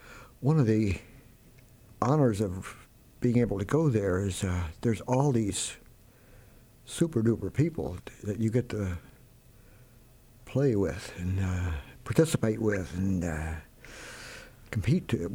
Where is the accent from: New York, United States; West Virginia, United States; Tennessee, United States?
Tennessee, United States; Memphis; Well, I grew up in Memphis listening to the blues and R&B, and there was rockabilly, and Memphis was a very good musical town to grow up